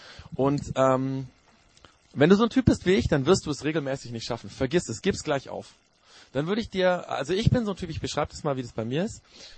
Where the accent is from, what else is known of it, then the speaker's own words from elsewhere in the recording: Japan; ich bin in Japan aufgewachsen und meine Eltern waren, also mein Vater war Pastor in Japan